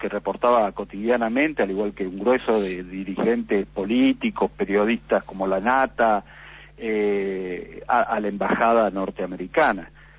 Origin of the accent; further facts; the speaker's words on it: Argentina; Nosotros no queremos que se nos confundan a los judíos argentinos con judíos de Israel.